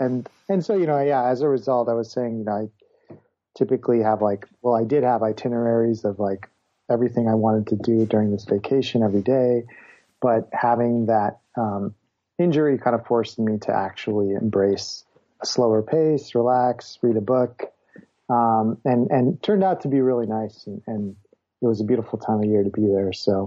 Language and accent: English; Illinois, United States; I'll tell you, I grew up in Illinois, so also a Midwesterner.